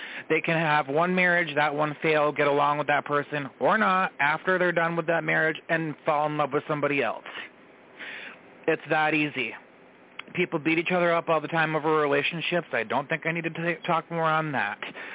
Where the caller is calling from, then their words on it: New York, United States; I'm calling from New York.